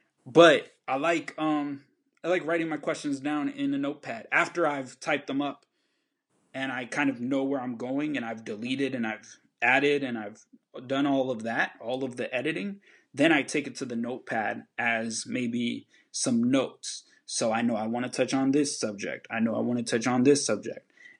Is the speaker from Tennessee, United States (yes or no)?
no; Hollywood, California, United States; also born or lived in Bolivia; And growing up in Hollywood, I saw that through people from Guatemala, from El Salvador, from Mexico, people that were Black, people that were Asian, people that were Armenian, all around me, people that were rich, that were poor, etc. Coming from Bolivia